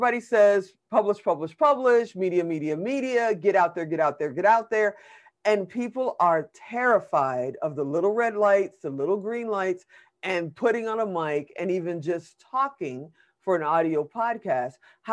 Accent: Chicago, Illinois, United States; And even when she was doing local Chicago, you know, I'm from Chicago.

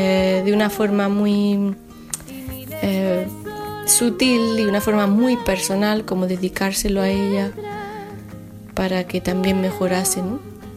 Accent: Granada, Andalusia, Spain; en la historia de mi ciudad natal, perdón, de Granada

